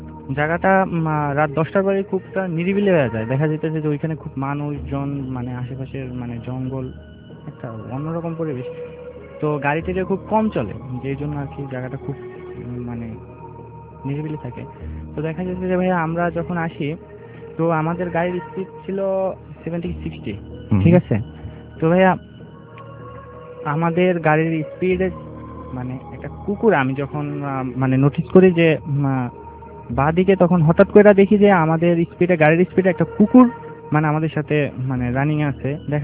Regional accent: Barisal, Barisal Division, Bangladesh; now in Dhaka, Bangladesh; আমি আসছি মোহাম্মদপুর থেকে, আমার হোম টাউন বরিশালে।

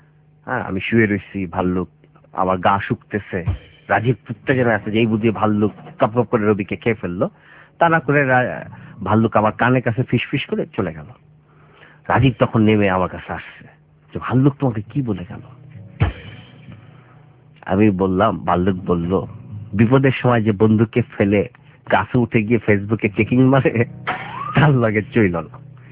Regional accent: Dhaka, Dhaka Division, Bangladesh; আমি তো ঢাকার ছেলে, ঢাকায় জন্ম, ঢাকায় বড় হওয়া, ঢাকার বাইরে বলতে আমি গিয়েছি লন্ডন, প্যারিস, হ্যানত্যান, এমন কোন জায়গায়, তো গ্রাম আমার সেভাবে আসলে দেখা হয়নি।

